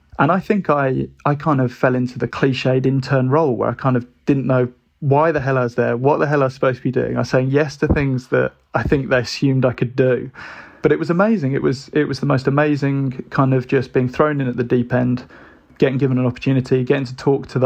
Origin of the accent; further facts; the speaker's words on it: Birmingham, West Midlands, United Kingdom; And growing up in Birmingham, which was probably two and a half hours away.